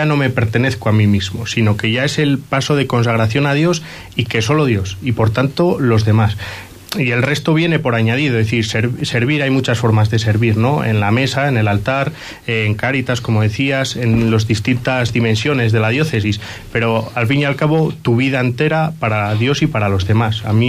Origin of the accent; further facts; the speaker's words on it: Villarcayo, Castile and León, Spain; de gente de Villarcayo, de mi pueblo, de todo el mundo.